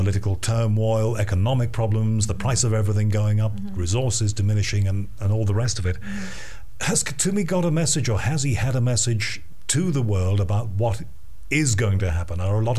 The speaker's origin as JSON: {"language": "English", "region": "England", "country": "United Kingdom", "said": "I'm English and all that."}